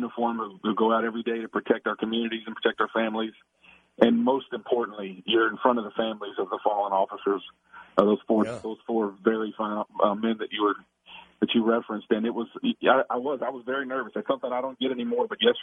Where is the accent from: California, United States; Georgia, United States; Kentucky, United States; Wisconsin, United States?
Kentucky, United States; Louisville; Hey, I grew up in the South End, and we have big throwdowns in the South End, and we continue that throughout my adult life.